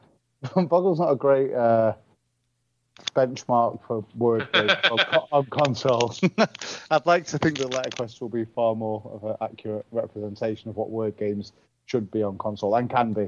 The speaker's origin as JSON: {"language": "English", "town": "Manchester", "region": "North West England", "country": "United Kingdom", "lives_now": "Austin, United States", "said": "I'm in Austin now, but I'm from Northwest England, from Manchester."}